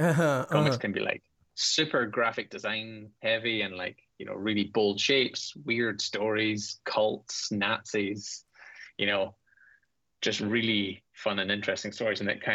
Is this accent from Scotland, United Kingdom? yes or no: yes; Scotland, United Kingdom; DC and Marvel obviously were big enough that they did make it over here, but there was just no access to it for me as a kid.